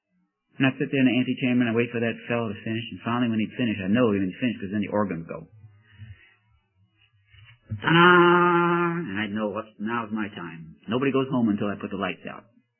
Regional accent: New York City, New York, United States; now in Myrtle Beach, United States; I grew up in Coney Island. That was the Myrtle Beach of 40 years ago.

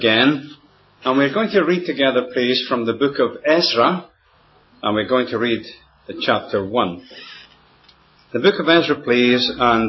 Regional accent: Scotland, United Kingdom; gather very quickly that I'm from Scotland, and you may be pleased to know that I brought this good weather with me.

